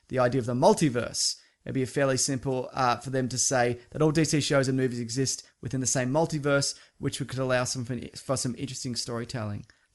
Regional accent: Australia; I'm Australian. I have a terrible accent.

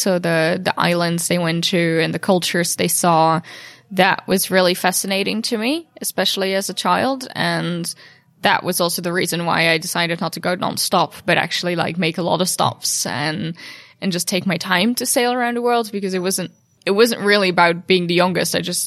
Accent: New Zealand; born there; So I was born in New Zealand and grew up sailing with them and being on boats.

